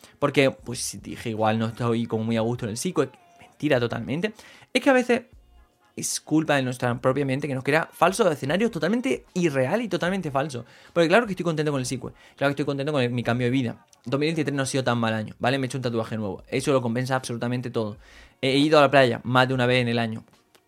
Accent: Granada, Andalusia, Spain; vengo de Granada

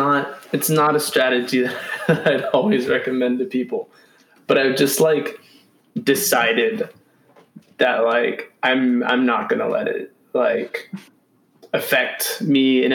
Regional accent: California, United States; Because I mean, I'm from Northern California. I grew up around evergreens and pine trees and all that stuff.

